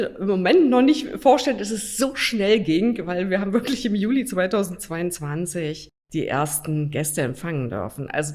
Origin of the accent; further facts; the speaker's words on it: Ilsenburg, Saxony-Anhalt, Germany; Das war natürlich in Ilsenburg, meine Heimatstadt, die ich liebe